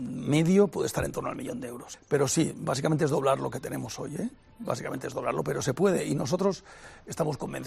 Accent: Balearic Islands, Spain; y yo como mallorquín me siento en la obligación de intentarlo.

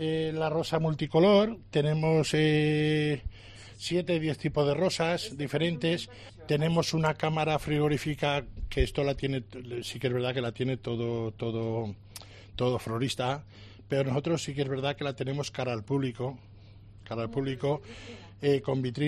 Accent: Teruel, Aragon, Spain; Yo soy de toda la vida de Teruel

